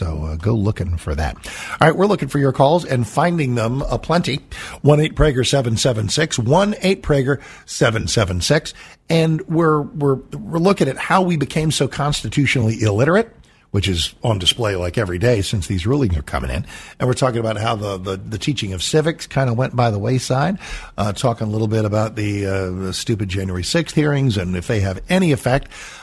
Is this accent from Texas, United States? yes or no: yes; San Antonio, Texas, United States; born there; I'm born in Texas. I was born in San Antonio.